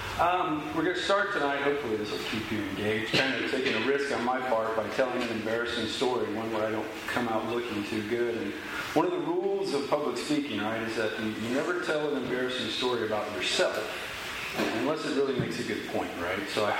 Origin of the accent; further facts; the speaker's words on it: Midwest City, Oklahoma, United States; but it never came up that I was from Midwest City, Oklahoma.